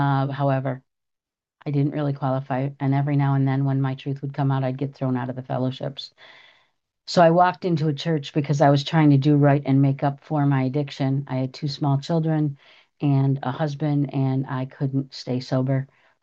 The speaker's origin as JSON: {"language": "English", "region": "New York", "country": "United States", "said": "I took a few notes because I'm from New York and I can talk."}